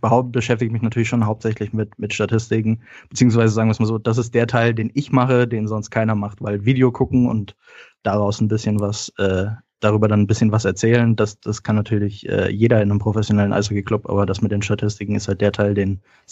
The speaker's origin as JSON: {"language": "German", "town": "Heidelberg", "region": "Baden-Württemberg", "country": "Germany", "said": "Also ich komme aus Heidelberg, also natürlich mit Bezug zu Mannheim."}